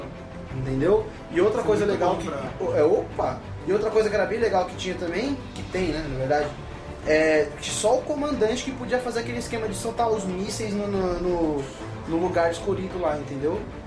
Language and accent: Portuguese; Minas Gerais, Brazil; lá em Minas Gerais, porque como eu sou mineiro, eu passei um tempo lá